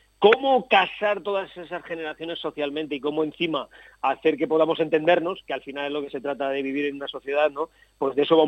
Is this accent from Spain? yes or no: yes; Aspe, Valencian Community, Spain; Compartiéndolo en mi pueblo, ¿no? Es lo que me une al pueblo, aunque me pille muy lejos casi todos los días de vosotros, ¿no?